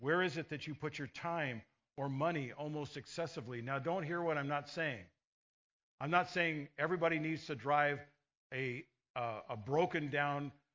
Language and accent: English; California, United States; As we grew up in California, that's our team.